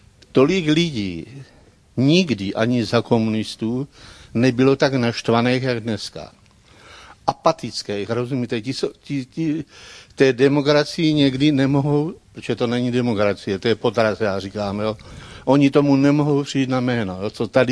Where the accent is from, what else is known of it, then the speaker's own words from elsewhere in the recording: Canada; now in Czechia; Ta už je tady dávno. Já tady působím 10 let. Já jsem z Kanady mimo jiný.